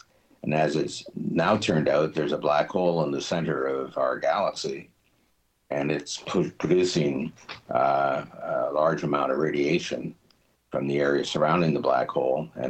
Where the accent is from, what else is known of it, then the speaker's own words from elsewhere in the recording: Victoria, British Columbia, Canada; I grew up in Victoria, went to Victoria College for 2 years studying physics and math.